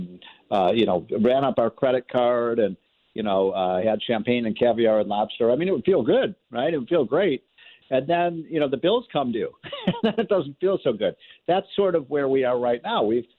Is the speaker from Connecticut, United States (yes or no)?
no; Chicago, Illinois, United States; I grew up in the Chicago area. Yep.